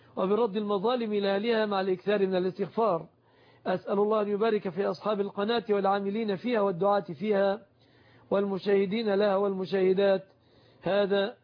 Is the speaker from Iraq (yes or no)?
no; Egypt; أن يحفظ بلادنا مصر